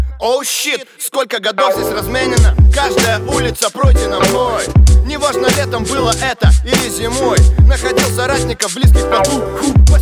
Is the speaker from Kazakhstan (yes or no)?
yes; Kazakhstan; also born or lived in East Germany; Я родился в ГДР в начале восьмого десятка. Прошлого века тогда не все было гладко. Потом был переезд в Казахстан. Мама, брат, я вслед за отцом военный гарнизон. А что потом? Потом я рос